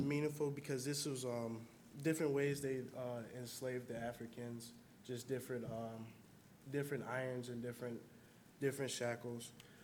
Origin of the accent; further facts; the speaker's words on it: Chicago, Illinois, United States; I'm from Chicago, Illinois.